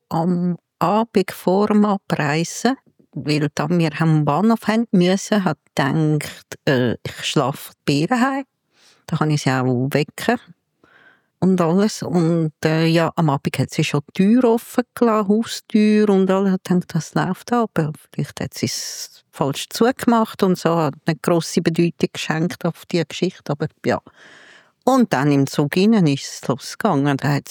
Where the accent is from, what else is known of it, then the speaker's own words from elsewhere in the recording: Spain; weil bei uns in Spanien unten hat jeder Zweite oder jeder demenzkranke Verwandte oder Mutter. Und bei uns wird das zuhause betreut.